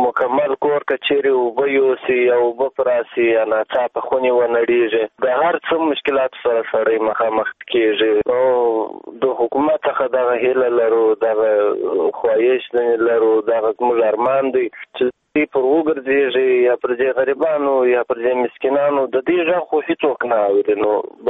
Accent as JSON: {"language": "Pashto", "region": "Kandahar", "country": "Afghanistan", "said": "د کندهار ولایت نه"}